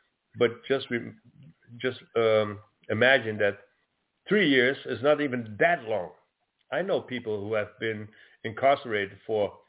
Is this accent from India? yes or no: no; Netherlands; yes, I come from the Netherlands, but now I learn to speak Italian